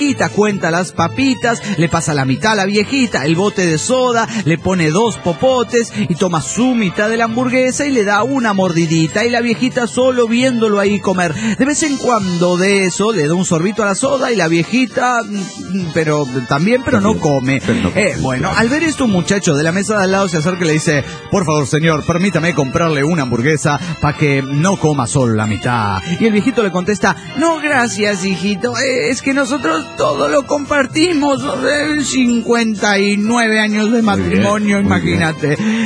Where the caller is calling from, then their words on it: Tijuana, Baja California, Mexico; de Tijuana, México.